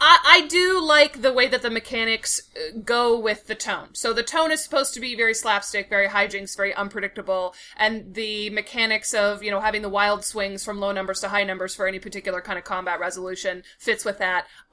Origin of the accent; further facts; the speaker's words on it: United States; I know that's because I'm an American